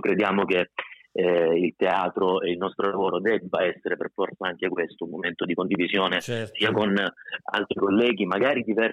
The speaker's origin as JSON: {"language": "Italian", "town": "Lecce", "region": "Apulia", "country": "Italy", "said": "Tra l'altro sono anche pugliese, sono lecce"}